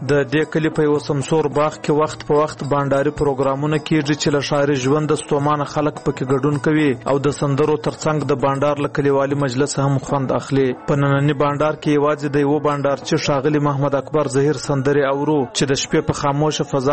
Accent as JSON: {"language": "Pashto", "town": "Zhob", "region": "Balochistan", "country": "Pakistan", "said": "زه خپله د ژوب یم پخوا په ژوب او په بوري په دې سیمو کې به هم بنډارونه کېدل"}